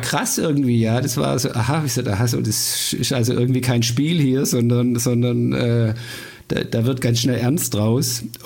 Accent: Heilbronn, Baden-Württemberg, Germany; also born or lived in Dortmund / Unna / Bremen; Ich bin in Dortmund zur Welt gekommen, habe dann in Unna ein paar Jahre gelebt. Dann war ich in Bremen, weil meinem Vater da gefolgt sind. Und dann bin ich in Heilbronn eigentlich aufgewachsen, also dann ins Schwabenland gekommen, nachdem meine Mutter vom Niederrhein kommt.

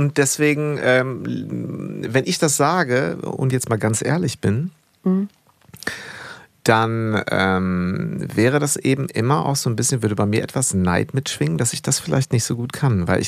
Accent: Schleswig-Holstein, Germany; Ich bin auch so ein Nordseekind. Also bei mir, ich bin groß geworden in Schleswig-Holstein tatsächlich. Und da war natürlich so in der Nähe zu Dänemark.

